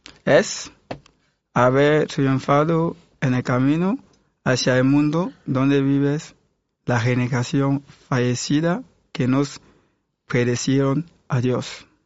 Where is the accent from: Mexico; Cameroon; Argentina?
Cameroon; West; Escúchame, yo también soy Peul, pero no soy musulmán. No puede decir que Peul... Yo soy Peul. En mi país los Peul son del oeste de África, del oeste de Camerún.